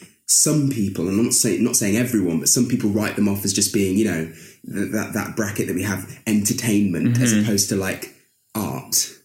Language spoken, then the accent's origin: English; Lincoln, East Midlands, United Kingdom; born there; I was born in Lincoln, in the East Midlands.